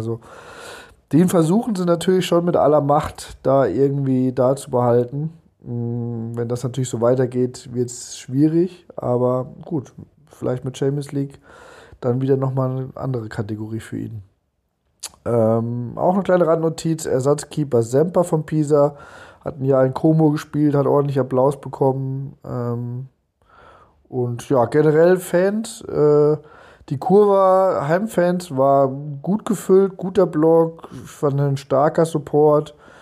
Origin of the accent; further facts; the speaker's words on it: Germany; Ich meine, ich selber als Deutscher bin natürlich auch da jetzt kein Ausnahmefall gewesen